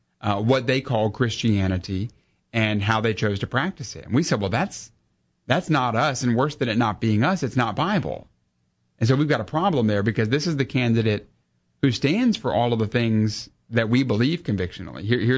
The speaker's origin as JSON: {"language": "English", "country": "United States", "said": "I'm so thankful by God's grace I'm an American."}